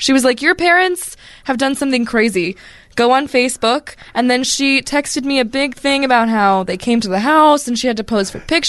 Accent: Chicago, Illinois, United States; Like, I am from Chicago. Deep dish pizza. Amazing.

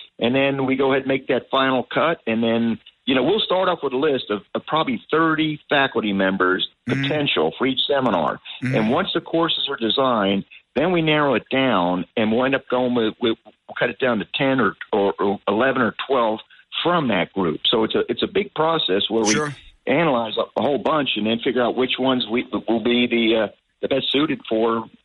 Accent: Miami, Florida, United States; I'm from Miami. I'm not from Jersey.

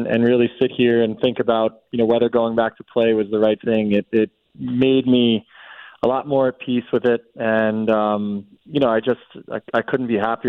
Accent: New Rochelle, New York, United States; I took it around my hometown in New Rochelle.

